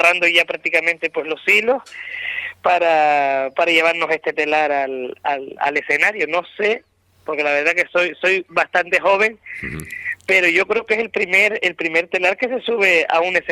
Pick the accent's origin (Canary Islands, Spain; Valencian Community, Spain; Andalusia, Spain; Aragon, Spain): Canary Islands, Spain; todo lo que nos define como canarios.